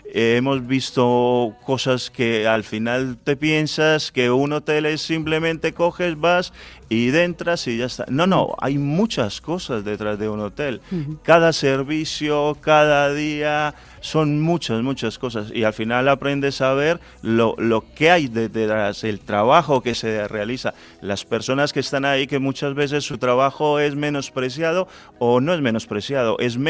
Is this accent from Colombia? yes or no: yes; Colombia; moved away as an adult; also born or lived in Canary Islands; now in Bilbao, Spain; antes he estado una temporada viviendo en Canarias, básicamente me marché de Colombia con la edad de 20 años, han pasado 20 años, ahora tengo 40